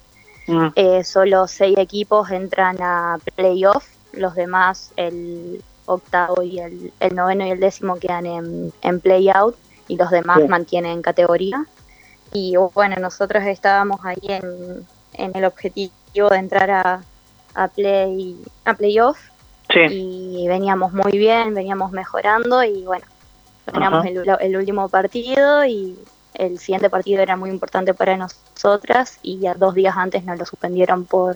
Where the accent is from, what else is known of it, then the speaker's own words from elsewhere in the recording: Argentina; No, somos 3 argentinas.